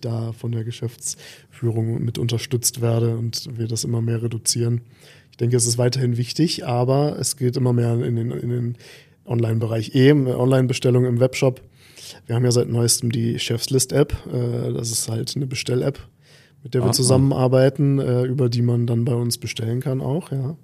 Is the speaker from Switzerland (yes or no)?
no; Bonn, North Rhine-Westphalia, Germany; also born or lived in Bremerhaven; Ich bin ja in Bremerhaven geboren und bin zwar in Bonn aufgewachsen, aber meine Großeltern waren ja ihre Lebenszeit da.